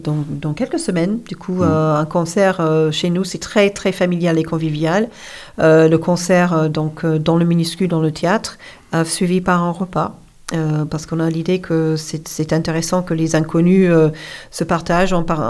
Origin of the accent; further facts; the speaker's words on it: United States; j'ai grandi en partie aux États-Unis.